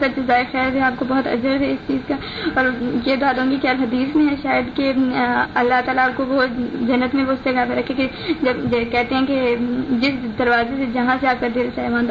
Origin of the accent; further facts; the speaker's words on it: Sindh, Pakistan; now in Karachi, Pakistan; اور میں انٹیریئر سندھ پنواکل سے آئی ہوں یہاں پڑھنے کے لیے کراچی، ہاسٹل میں رہتی ہوں میں.